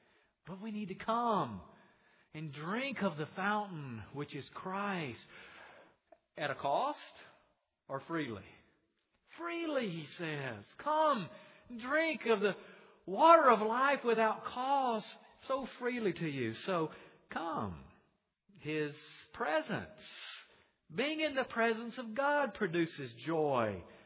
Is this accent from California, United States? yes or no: no; Mobile, Alabama, United States; I grew up in Mobile, but we went to the country, which was Frisco City, Alabama, okay?